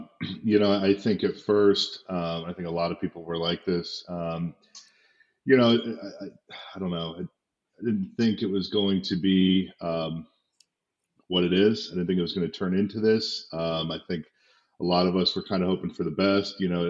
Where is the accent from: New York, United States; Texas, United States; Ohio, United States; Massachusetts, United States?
Ohio, United States; Worcester; We're based in Independence, it's a suburb, but no, I'm from a small town called Worcester.